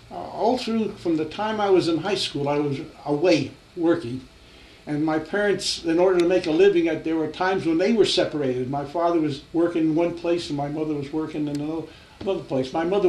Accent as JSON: {"language": "English", "town": "New York City", "region": "New York", "country": "United States", "said": "In fact, I was from New York City and Jewish. People didn't like Jews, and they didn't like New York City people."}